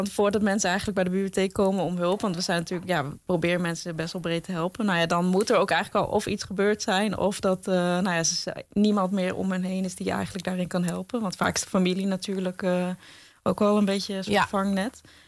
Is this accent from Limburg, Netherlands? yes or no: no; Drachten, Friesland, Netherlands; Ik kom zelf uit Drachten.